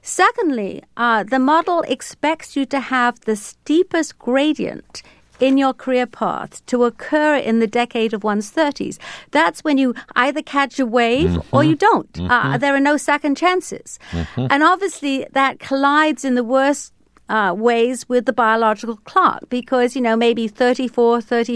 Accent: Wales, United Kingdom; I grew up in the Welsh coal mining valleys.

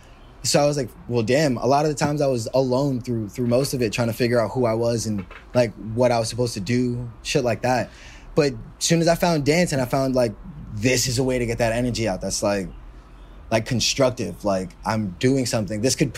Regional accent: Harlem, New York, United States; Yeah, I'm born and raised in Harlem.

